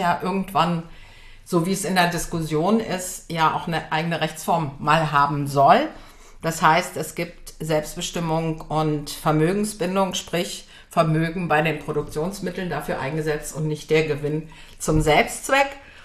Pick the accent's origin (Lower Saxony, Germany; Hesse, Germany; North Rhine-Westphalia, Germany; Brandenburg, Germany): Lower Saxony, Germany; Göttingen; in Göttingen, wo ich herkomme